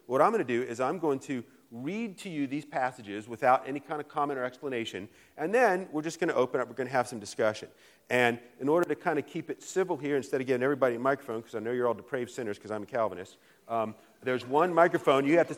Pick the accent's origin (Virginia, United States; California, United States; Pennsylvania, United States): Virginia, United States; Roanoke; I'm sorry, I'm from Roanoke. I can't help that.